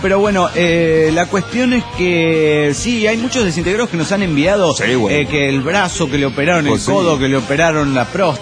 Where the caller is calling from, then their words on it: Mexico City, Mexico; del DF Mexicano.